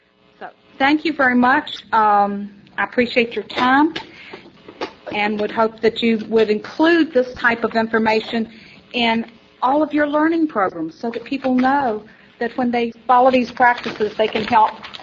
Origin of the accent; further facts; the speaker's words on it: Driftwood, Texas, United States; I'm from Driftwood, Texas.